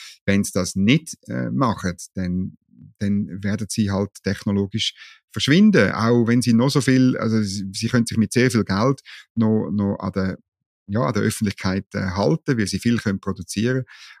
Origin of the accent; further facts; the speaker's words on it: Thurgau, Switzerland; Also ich weiß nicht, ich bin im Thurgau aufgewachsen, ich kann das R auch nicht rollen.